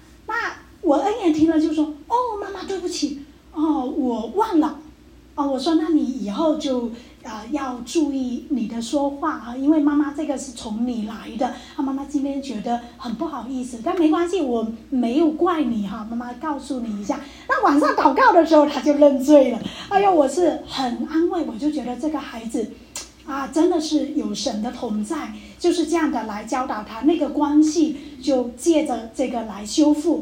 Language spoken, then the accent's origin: Chinese; Fujian, China; 我们福建人就叫咪咪哎哎